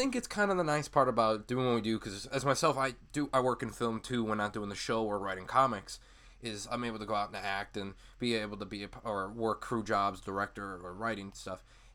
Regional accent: Illinois, United States; now in Phoenix, United States; I may be in Phoenix and there's somewhat of one here, but Illinois, I never had one.

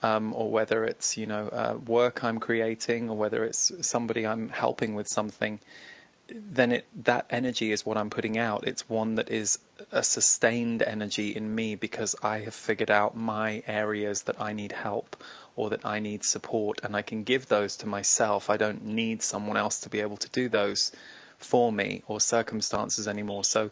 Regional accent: United Kingdom; being a Brit

